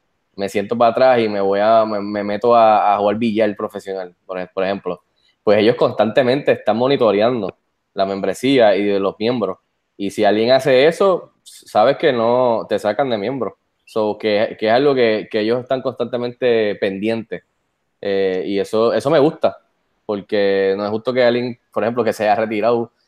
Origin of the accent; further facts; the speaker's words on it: Puerto Rico; Soy el segundo puertorriqueño en entrar.